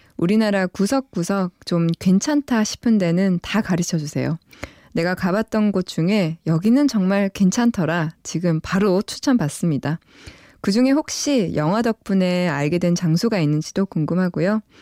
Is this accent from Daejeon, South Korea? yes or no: no; Busan, South Korea; born there; 저도 부산 금정구에서 태어났거든요.